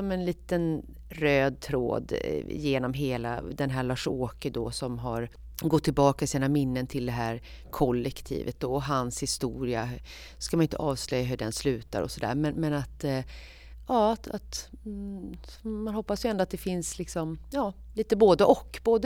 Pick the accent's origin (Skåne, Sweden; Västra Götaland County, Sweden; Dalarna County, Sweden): Västra Götaland County, Sweden; Alingsås; jag är ju från Alingsås, men mina föräldrar är från Göteborg, min syster bor i Göteborg